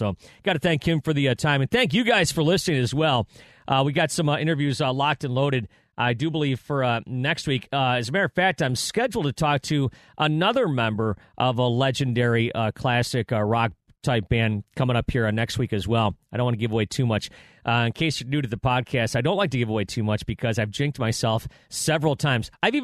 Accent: New York, United States; now in Detroit, United States; Growing up in Western New York and now spending half of my life here in Detroit, it's a border city to Canada

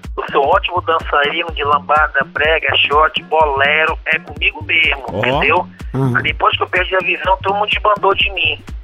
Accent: Manaus, Amazonas, Brazil; Eu moro em Manaus. Nunca saí de Manaus. Isso. Nunca tirei meu pé de Manaus.

